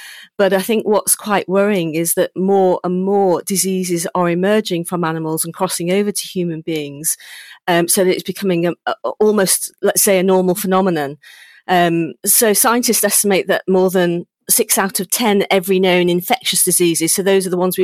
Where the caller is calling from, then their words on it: Chepstow, Wales, United Kingdom; I'm from my home in Chepstow.